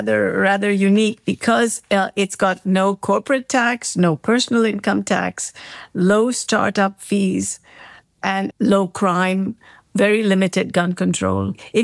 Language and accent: English; India; born there; I was born in India and I am familiar with the whole, license raj